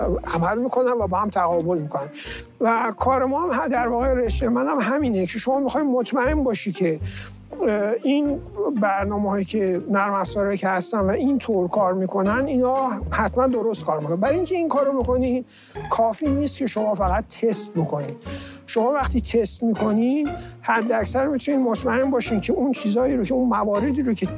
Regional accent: Tehran, Tehran Province, Iran; من بزرگ شده تهران هستم

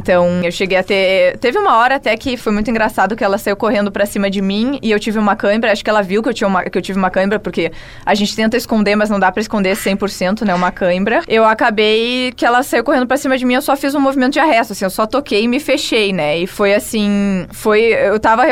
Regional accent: Porto Alegre, Rio Grande do Sul, Brazil; eu sou brasileira, eu tô acostumada com calor. Mal sabem eles que eu sou de Porto Alegre

